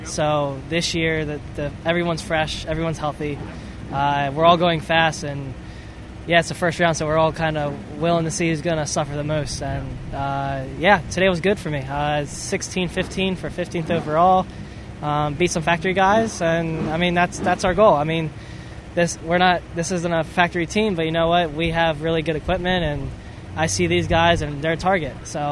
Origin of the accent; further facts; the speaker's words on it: High Point, North Carolina, United States; No, I grew up around High Point.